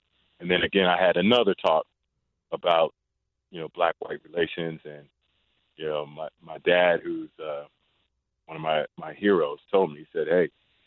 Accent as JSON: {"language": "English", "region": "the South", "country": "United States", "tie": "born or raised there", "said": "And, you know, what time you need to be home and all that type of stuff growing up in the South."}